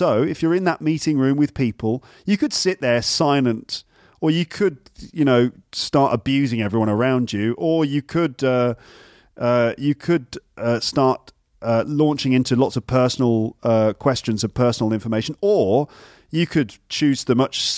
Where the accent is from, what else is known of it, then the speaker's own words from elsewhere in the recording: United Kingdom; I'm British.